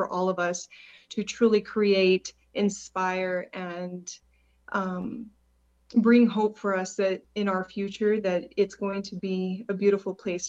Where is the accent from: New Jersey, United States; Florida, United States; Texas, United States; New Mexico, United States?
New Mexico, United States; Albuquerque; I am coming from Albuquerque, New Mexico.